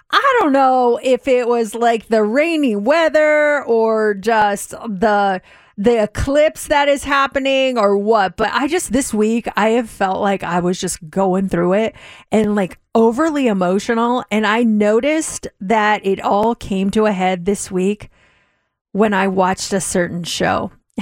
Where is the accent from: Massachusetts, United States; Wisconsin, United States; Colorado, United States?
Colorado, United States; now in Las Vegas, United States; growing up in Colorado, when it snowed, man, we were outside.